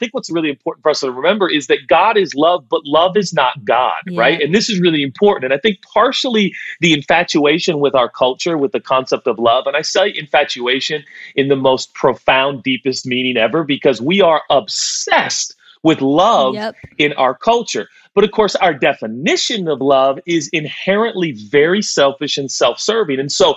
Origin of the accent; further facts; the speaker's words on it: Portland, Oregon, United States; The motto of Portland is keep Portland weird. I was born and raised in Portland.